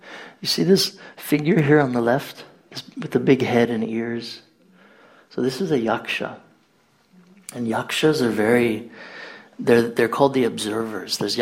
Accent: Florida, United States; Me, I grew up in Florida, so you pick them up and you just throw them out of the way.

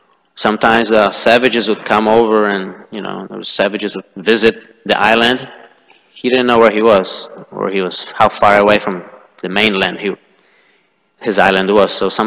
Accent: Poland; English is a second language; I read it in my home country in Poland. I read it in Polish

